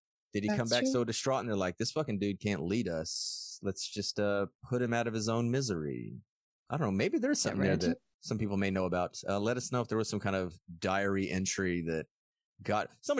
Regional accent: Texas, United States; like me growing up in Texas, you growing up in Georgia

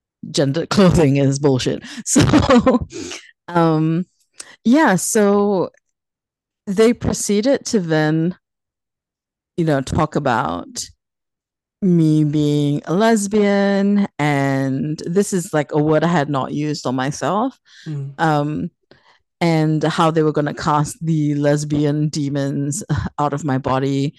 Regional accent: Singapore; I started to realize that a lot of the work I was putting out dealt with experiences growing up in Singapore, living there as a young adult.

